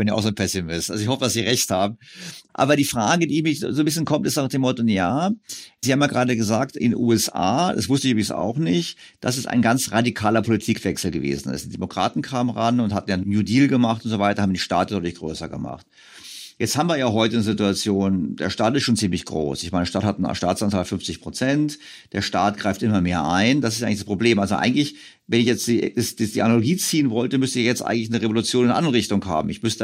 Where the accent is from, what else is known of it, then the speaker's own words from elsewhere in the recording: Switzerland; Ich glaube, das fehlt allen, weil ich muss dazu sagen, ich bin ja auch aus der Schweiz.